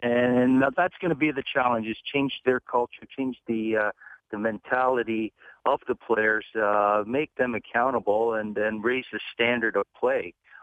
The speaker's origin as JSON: {"language": "English", "country": "Canada", "tie": "born or raised there", "also_born_or_lived": "Seoul, South Korea", "said": "Well, I was born in Seoul. My family, we immigrated to Canada, so I was raised in Canada."}